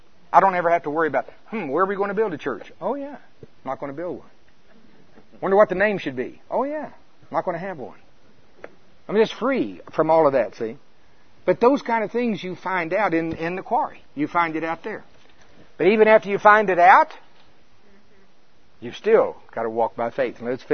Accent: United States; I'm from Pottawatomie County.

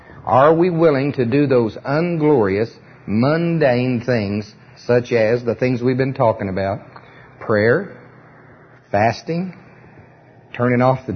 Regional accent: Oklahoma, United States; I mean, I'm from Pottawatomie County

